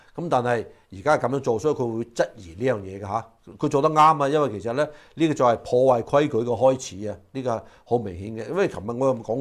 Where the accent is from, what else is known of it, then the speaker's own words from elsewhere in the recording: China; 因為同我哋中國人有關嚇，或者同我哋華人有關